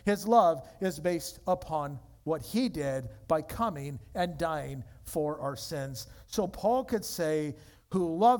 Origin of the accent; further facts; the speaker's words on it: Yorba Linda, California, United States; I grew up in Yorba Linda, the land of gracious living.